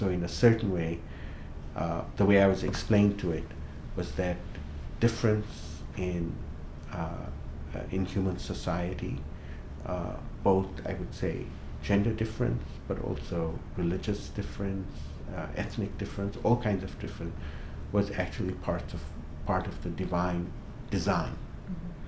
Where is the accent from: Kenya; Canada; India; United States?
Kenya; So I was born and raised in Kenya in a family of South Asian ancestry. So my family's been in Kenya at least for about 200 years, at least on my mother's side.